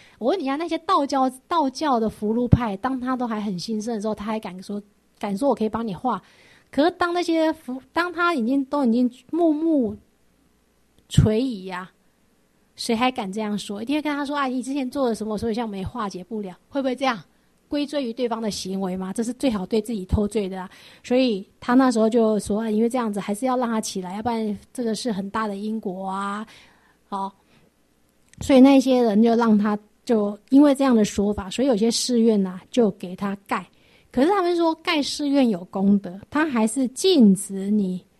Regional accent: Sichuan, China; 尤其像成都靠近我们四川那边的嘛，它跟西藏很接近

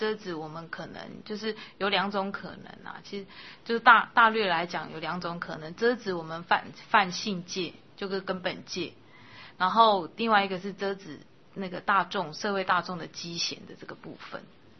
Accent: China; 因为我们中国人就是以黄色跟红色为尊嘛

